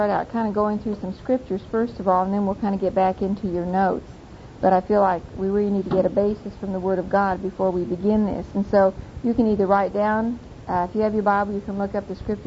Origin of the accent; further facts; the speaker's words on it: Oklahoma City, Oklahoma, United States; from Oklahoma City, and tonight we're going to be talking about the role of the wife.